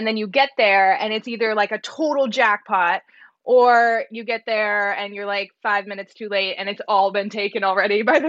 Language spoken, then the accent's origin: English; Portland, Oregon, United States; now in Los Angeles, United States; And I'm from Portland, Oregon, and I would say something like sweaters and things like that are more common there. Being in Los Angeles, where I live now